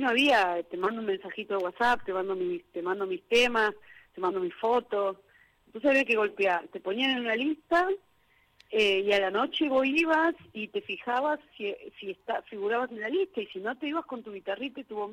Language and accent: Spanish; La Matanza, Buenos Aires Province, Argentina; nosotros somos el conurbano bonaerense, eso también, de Matanza.